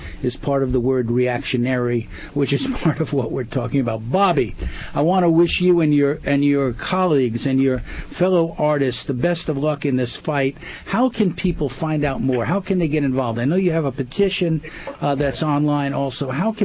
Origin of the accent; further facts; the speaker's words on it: Bronx, New York, United States; not only because we're both from the Bronx